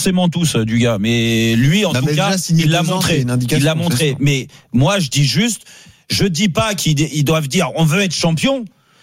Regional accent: Paris, Île-de-France, France; en vivant à Paris, moi je suis parisien, je le vois, il y a un public à aller chercher

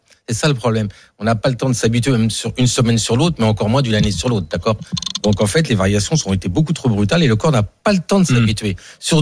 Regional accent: Île-de-France, France; Moi, je suis de Seine-Saint-Denis.

